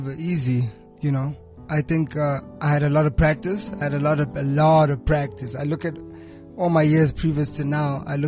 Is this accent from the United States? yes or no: no; Austria; I grew up in Austria, ne?